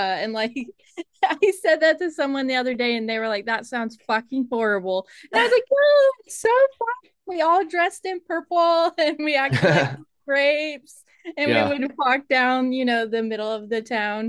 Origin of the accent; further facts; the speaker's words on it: Ohio, United States; in the part of Ohio where I grew up, it was like wine country and there was like grape fields everywhere